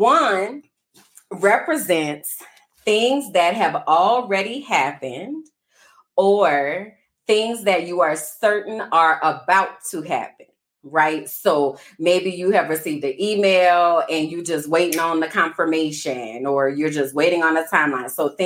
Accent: New Orleans, Louisiana, United States; because I'm from New Orleans and we lost all of our pictures and photo albums in Hurricane Katrina.

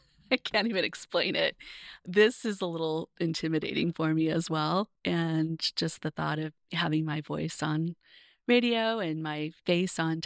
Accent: Visalia, California, United States; also born or lived in Orange County; I moved around a lot as a child, but mostly my younger years were in Orange County. And then I spent my junior high and high school years in Central California in a town called Visalia.

